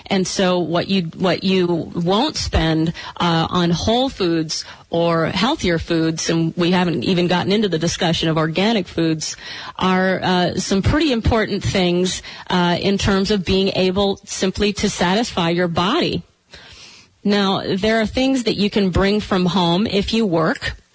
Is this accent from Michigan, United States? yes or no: yes; Michigan, United States; I grew up in Michigan eating hydrogenated this and that and artificial margarine.